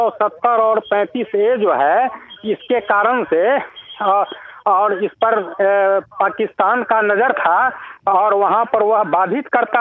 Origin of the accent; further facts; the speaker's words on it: Samastipur, Bihar, India; मैं समस्तीपुर जिले का रहने वाला हूँ, बिहार से बोल रहा हूँ।